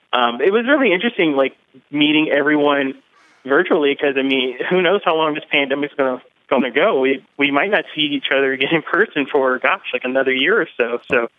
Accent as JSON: {"language": "English", "town": "Hopkinsville", "region": "Kentucky", "country": "United States", "tie": "born or raised there", "said": "Well, I was born and raised in Hopkinsville, Kentucky, at the near the border of Kentucky and Tennessee."}